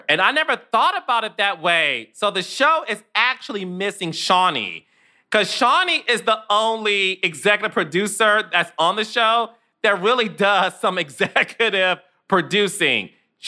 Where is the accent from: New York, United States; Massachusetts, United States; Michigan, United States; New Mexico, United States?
Michigan, United States; Detroit; We're both from Detroit. We're both openly gay Black men in this business.